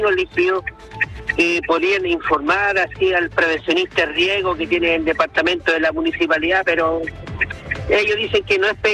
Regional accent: Valparaíso, Chile; soy de Valparaíso y mi recorrido es Valparaíso

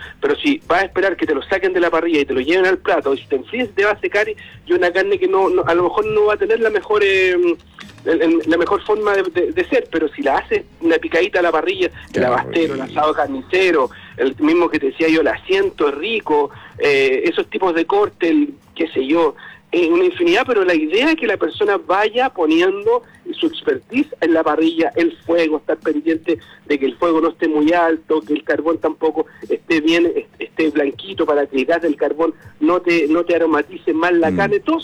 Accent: Santiago, Santiago Metropolitan Region, Chile; Ahora, nosotros somos de Santiago, yo en este minuto estoy en Santiago Centro, tú estás en Providencia

